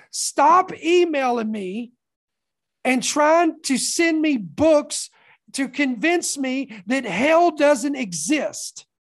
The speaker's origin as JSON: {"language": "English", "country": "United States", "said": "I'm speaking to Americans today because I'm American."}